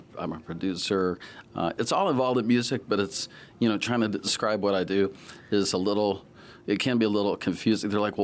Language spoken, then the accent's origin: English; Mississippi, United States; also born or lived in Jackson; You can't tell by looking at me that I'm from the Delta. That's not what comes to mind when you first look at me, that I'm from the Mississippi Delta. But I was born in Jackson. I moved 12 times by the time I was 14.